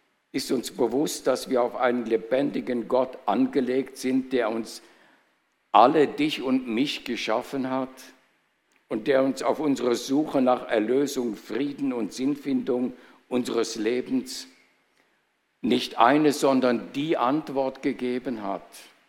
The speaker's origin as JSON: {"language": "German", "country": "Germany", "tie": "born or raised there", "moved": "as an adult", "lives_now": "Switzerland", "said": "Also, habe nur die ersten 20 Jahre im großen Kanton verbracht."}